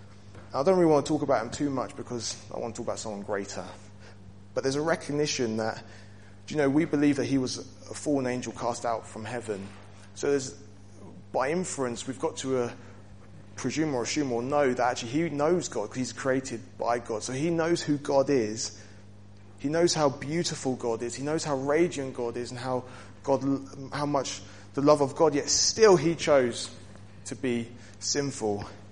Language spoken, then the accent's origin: English; United Kingdom; Maybe I'm just being too British, but tested feels like it sits better with me.